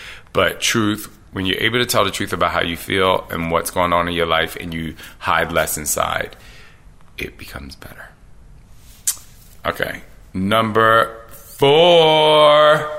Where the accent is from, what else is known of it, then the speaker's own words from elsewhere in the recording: Philadelphia, Pennsylvania, United States; Also, you know, being in, growing up in Philly too, you go to the next block, you get jumped.